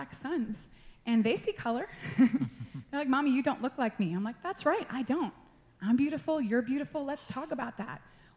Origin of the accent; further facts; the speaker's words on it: New York, United States; and especially I was raised in New York with the colorblind mentality